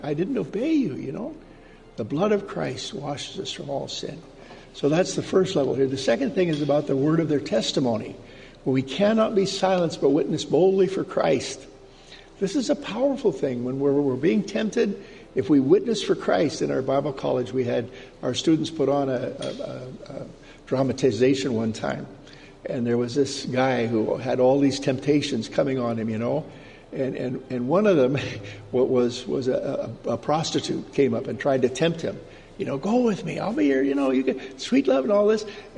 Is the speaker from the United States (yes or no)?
no; Canada; in Canada, it's getting very, very serious. That's my home country.